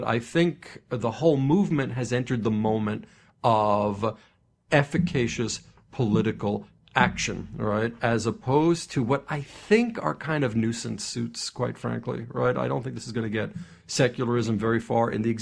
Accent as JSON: {"language": "English", "region": "New York", "country": "United States", "lives_now": "Washington, United States", "said": "I'm a Washingtonian now. I'm originally a New Yorker"}